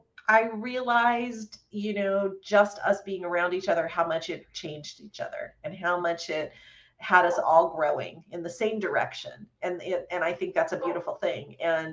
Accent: California, United States; I'm from Southern California, and I gotta say, tacos.

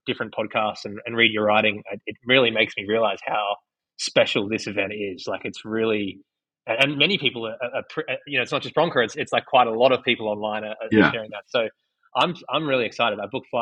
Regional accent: Australia; now in United States; now living in America, because obviously I'm Australian, but when I grew up in Australia

